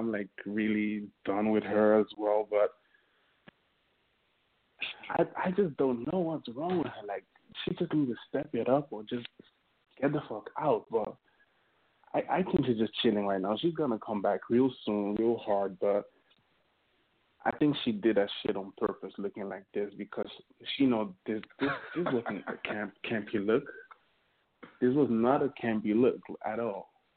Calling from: Netherlands; The Netherlands. I spoke to you last time.

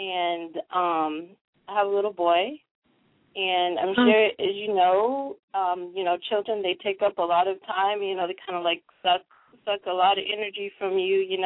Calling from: Austin, Texas, United States; I'm calling from Austin, Texas.

